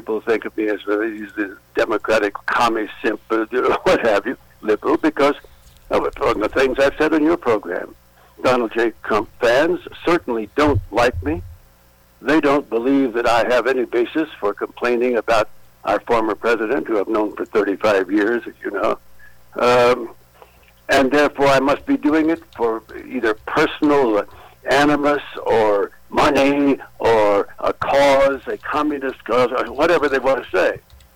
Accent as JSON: {"language": "English", "region": "New Mexico", "country": "United States", "tie": "born or raised there", "said": "I mean, I grew up in the Republican Party in New Mexico. And I came to Washington"}